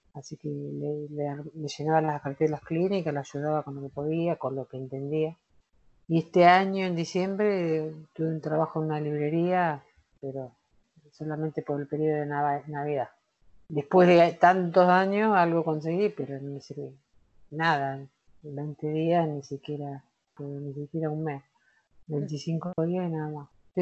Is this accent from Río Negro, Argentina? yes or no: no; Necochea, Buenos Aires Province, Argentina; moved away as an adult; soy nacida en Necochea. Viví en Necochea, en provincia de Buenos Aires, en el sur de la provincia de Buenos Aires, hasta los 18, casi 19 años. Me fui a La Plata